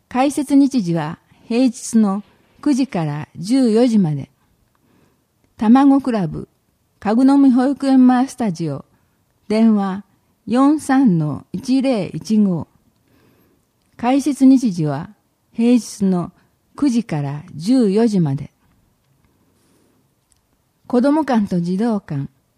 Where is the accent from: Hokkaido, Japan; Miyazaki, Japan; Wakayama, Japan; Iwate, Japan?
Iwate, Japan; now in Hashimoto, Japan; 私は岩手県出身で、パパとは東京都で出会いました。結婚後にパパの出身地の橋本市で農業をすることになりました。